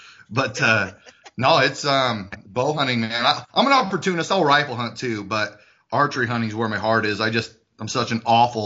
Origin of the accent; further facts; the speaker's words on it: Kuna, Idaho, United States; I'm from Cuna, Idaho.